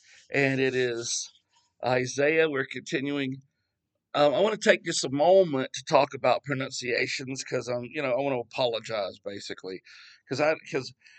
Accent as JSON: {"language": "English", "region": "the South", "country": "United States", "said": "I'm from the South too, which is a 14th problem."}